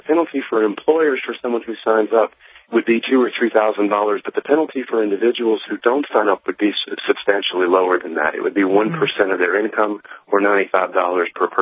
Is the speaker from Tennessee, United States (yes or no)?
yes; Tennessee, United States; because you look at states like my home state in Tennessee, where over a third of individuals who are uninsured are also unbanked.